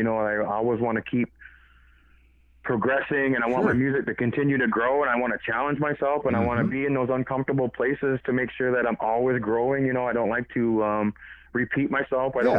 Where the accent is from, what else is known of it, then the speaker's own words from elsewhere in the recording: Six Nations, Ontario, Canada; I'm Mohawk from Six Nations.